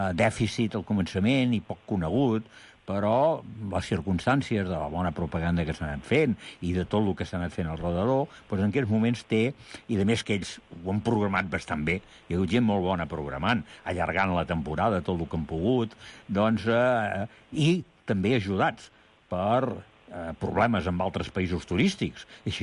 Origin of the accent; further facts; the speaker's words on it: Reus, Catalonia, Spain; Jo sóc de Reus